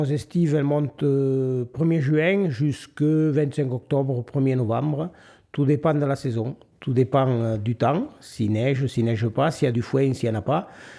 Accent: Aston, Occitanie, France; born there; je suis né à Aston il y a 68 ans.

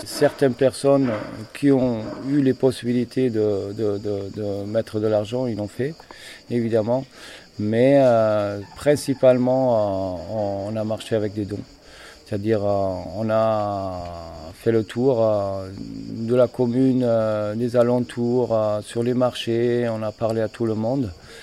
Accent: Germany; French is a second language; now in Vaour, France; Je suis allemand à la base. Et bon, ça fait un bon bout de temps que je suis en France. On va Vaour depuis 8 ans.

